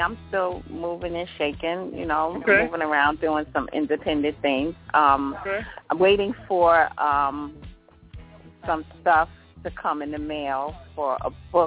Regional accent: Youngstown, Ohio, United States; born there; now in New York, United States; Because I was born in Youngstown, Ohio, and so was my sister. My parents came there to New York from Ohio.

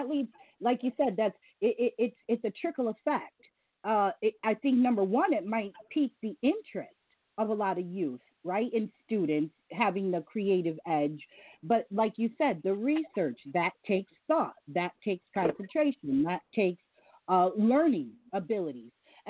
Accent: Connecticut, United States; At least I'm from Connecticut, so I can remember having 5, 6 recreation in within the first, you know, to two towns, joining towns.

